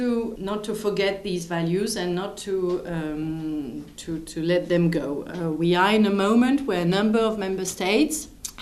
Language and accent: English; France; English is a second language; I'm a French MEP.